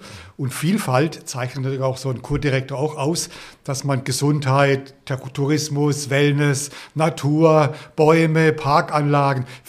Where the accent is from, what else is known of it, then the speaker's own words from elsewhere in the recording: Bad Krozingen, Baden-Württemberg, Germany; dann habe ich mich einfach mal in meinem Heimatort Bad Krozingen beworben